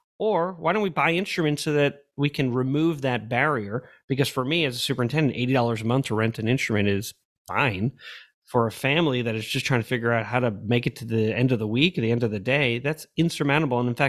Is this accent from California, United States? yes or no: no; New York, United States; growing up in New York, which is really, as many people like to say, is a real melting pot of our nation.